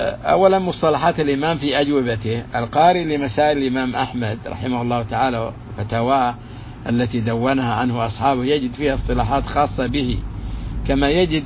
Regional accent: Saudi Arabia; في بلادنا السعودية

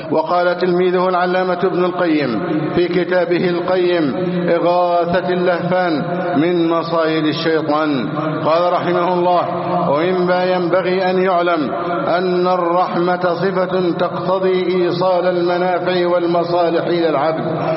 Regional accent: Egypt; اللهم احفظ بلدنا مصر أمنا أمانا سخاء ورخاء وسائر بلاد المسلمين. اللهم احفظ ثغور مصر شرقا وغربا وشمالا وجنوبا.

